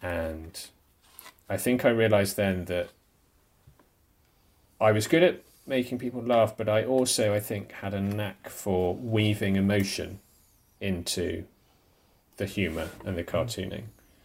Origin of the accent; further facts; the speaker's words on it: United Kingdom; rather than being British and polite about it or trusting that the NHS was in any way competent